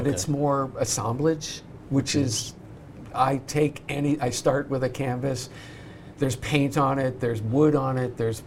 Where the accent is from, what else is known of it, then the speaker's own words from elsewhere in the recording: Ohio, United States; I was born and raised in Southern Ohio.